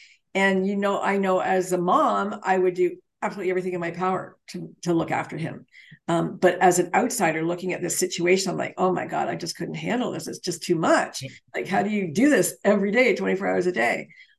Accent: Canada; I'm a Canadian, I can tell them.

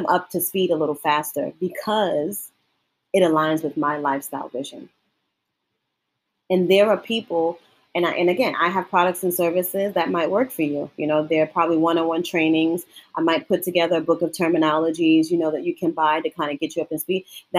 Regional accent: New York, United States; Because born and raised in Harlem and going to school that I did and working in the industry that I did, I've always had to work, you know, work in between two worlds.

